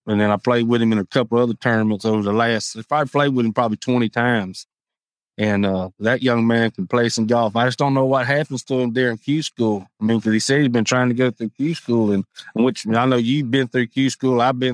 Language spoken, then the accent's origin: English; East Milton, Florida, United States; now in Jay, United States; No, I grew up in East Milton.